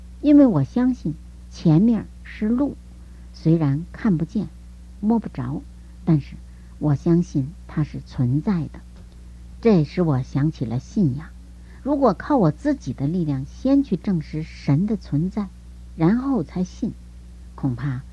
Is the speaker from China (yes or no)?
yes; South China, China; 我出生在大陆南方一个小知识分子家庭，从小就养成了独立思考的习惯。